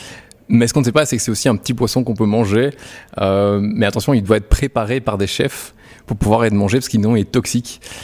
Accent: Liège, Wallonia, Belgium; parce qu'à la base, Nico et moi, on est liégeois.

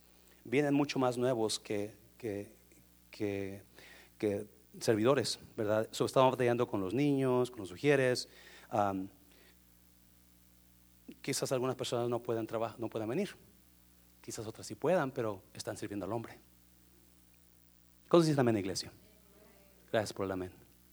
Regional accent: Monterrey, Nuevo León, Mexico; Yo soy de Monterrey, que por si no sabían.

